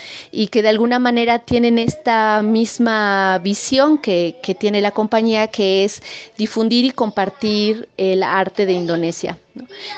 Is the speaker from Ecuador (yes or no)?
no; Mexico; somos mexicanas que bailan danza balinesa